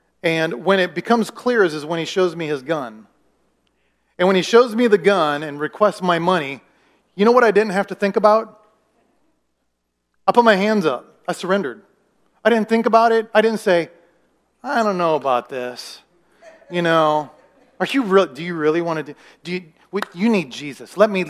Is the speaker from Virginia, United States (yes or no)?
no; Iowa, United States; You know, and I'm from Iowa, kind of a naive kind of guy. I grew up in Iowa, you know, not really a whole lot to worry about in Iowa.